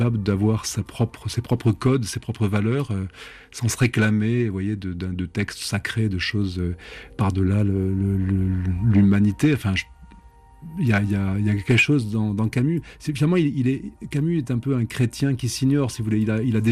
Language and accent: French; France; vous savez, une très grande chance quand on est français, c'est qu'on peut voyager partout dans le monde.